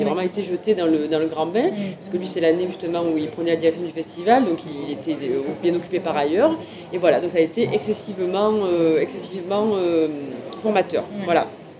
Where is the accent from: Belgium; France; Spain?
France; Provence-Alpes-Côte d'Azur; Moi, je viens du Vaucluse